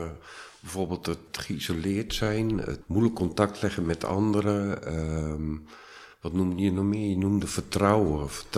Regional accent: Vlissingen, Zeeland, Netherlands; Ik kom uit Vlissingen.

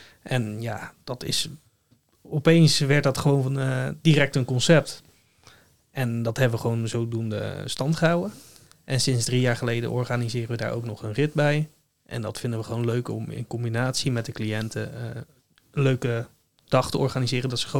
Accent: Nieuwe-Tonge, South Holland, Netherlands; now in Sommelsdijk, Netherlands; Ik kom oorspronkelijk uit Nieuwetongen. Ik ben een jaartje of 4, 5 geleden naar Sommelsdijk verhuisd.

